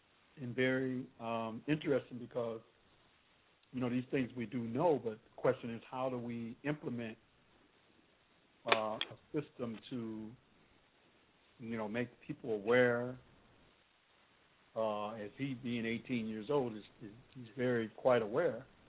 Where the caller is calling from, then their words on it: Chicago, Illinois, United States; I'm calling from Chicago.